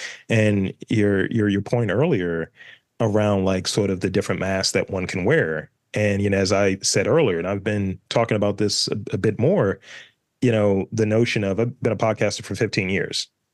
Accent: Baltimore, Maryland, United States; And I was like, I'm from Baltimore. And I wear that with, like, you know, a stamp of approval.

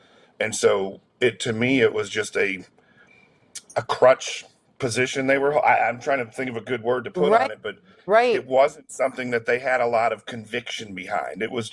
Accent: New England, United States; I grew up in the New England area, so there wasn't a whole lot of Jesus up there.

